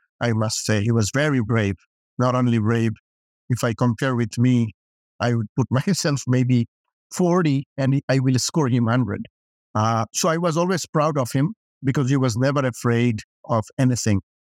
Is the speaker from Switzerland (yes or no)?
no; Bangladesh; now in Canada; Atik and I, we grew up in Bangladesh. And then back in 1995, we came to Canada.